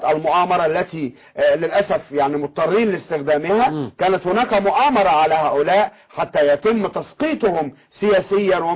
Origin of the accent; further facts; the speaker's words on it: Egypt; ما تسمى عندنا في مصر الجمعية أو السلفة